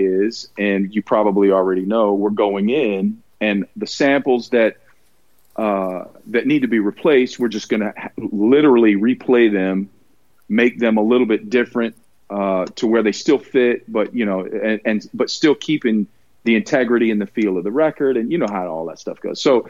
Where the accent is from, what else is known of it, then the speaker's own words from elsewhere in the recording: the South, United States; we were raised in the South with some institutional racism